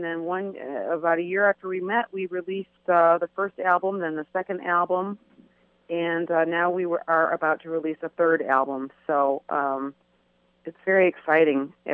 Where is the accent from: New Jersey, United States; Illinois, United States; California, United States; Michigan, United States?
Michigan, United States; Detroit; Yes, I am from Detroit, and I had to come back, you know, due to some family issues, and but I knew I wanted to record in Detroit, and so I haven't left.